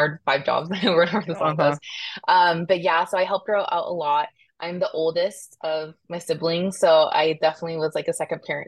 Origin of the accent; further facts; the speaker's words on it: Las Vegas, Nevada, United States; also born or lived in Hollywood; So I was actually born in Hollywood, but I say I'm from Vegas because I've been here since I was a year old. So I'm gonna say I'm a Vegas kid because I've never left.